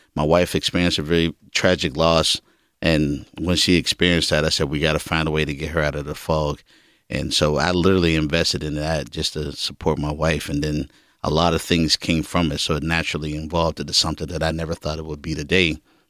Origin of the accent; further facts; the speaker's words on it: California, United States; I was born and raised in St. Clair Village. It is no longer there, so it was the actual St. Clair Village, you know what I mean? So it was torn down.